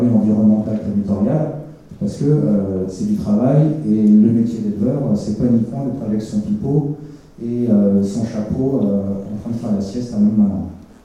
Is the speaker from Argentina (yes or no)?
no; Southern France, France; Bon, moi, je viens du Midi, je suis un peu plus concerné par ça